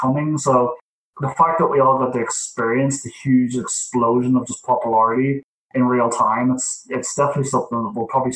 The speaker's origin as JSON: {"language": "English", "country": "Ireland", "moved": "as an adult", "said": "And then I moved over from Ireland to England to join them, and I worked there for the guts of a year."}